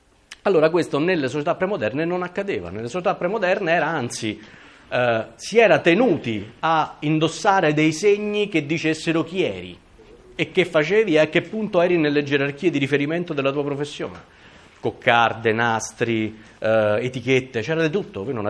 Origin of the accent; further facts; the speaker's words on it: Rome, Lazio, Italy; a Roma, di cui mi dolgo ovviamente come romano